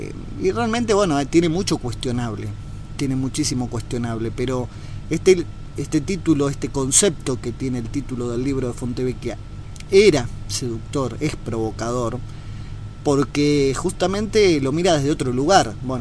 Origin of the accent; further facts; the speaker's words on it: Bariloche, Río Negro, Argentina; En mi caso soy de Bariloche, soy de la Patagonia, entonces tenía un conocimiento previo de los Kirchner que tenemos los que vivimos allá en el sur, ¿no?